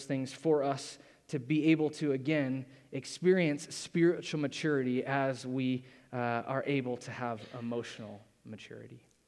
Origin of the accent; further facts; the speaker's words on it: Ohio, United States; I'm from Ohio, and so there's lots of fields and cornfields